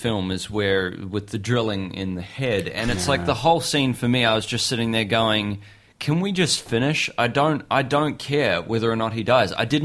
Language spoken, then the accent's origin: English; New Zealand; It's like, as an example, as a New Zealander, everybody raves about...